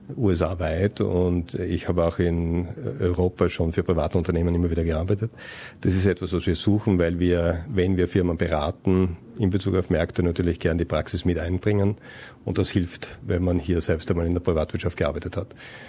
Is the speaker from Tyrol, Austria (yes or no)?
no; Styria, Austria; now in Sydney, Australia; Ich komme aus der Steiermark, das ist ein südöstliches Bundesland mit viel Bergen, viel Grün, viel Seen, keinem Meer und auch nicht so heißen Sommern wie hier in Sydney.